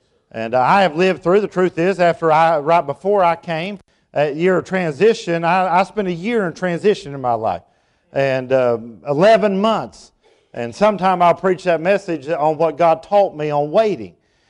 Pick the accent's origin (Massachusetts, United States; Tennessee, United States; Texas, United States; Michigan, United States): Tennessee, United States; I grew up in East Tennessee. You'll be able to figure that out by my accent. I grew up about 30 minutes north of Knoxville in Campbell County, Tennessee.